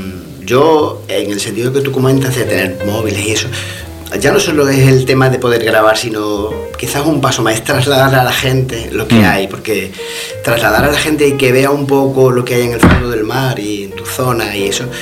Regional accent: San Fernando, Andalusia, Spain; yo creo que todos los que somos de San Fernando la tenemos

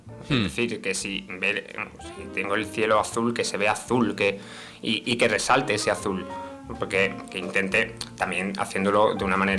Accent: Cádiz, Andalusia, Spain; Y dice tú, joder, y soy de Cádiz.

